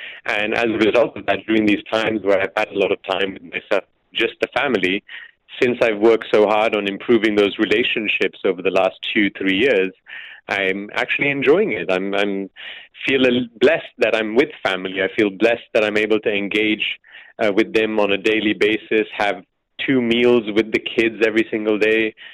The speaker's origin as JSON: {"language": "English", "country": "Belgium", "tie": "born or raised there", "said": "I've grown up, I was born and raised in Belgium. I'm of Indian descent."}